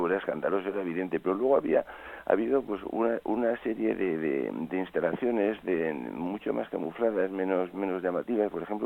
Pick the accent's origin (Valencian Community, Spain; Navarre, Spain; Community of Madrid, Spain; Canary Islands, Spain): Navarre, Spain; En mi pueblo, yo soy un pueblecito cerca de Las Bardenas, relativamente cerca